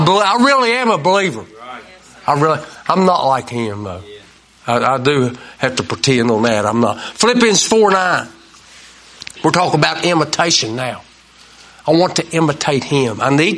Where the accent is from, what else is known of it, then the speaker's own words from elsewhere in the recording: United States; I'm as good American as anybody.